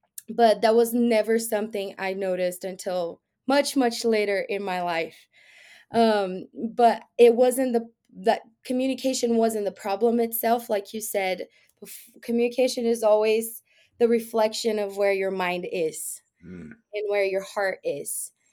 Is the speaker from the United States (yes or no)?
no; Brazil; it's hard to say, like, one way that growing up in Brazil has shaped my mindset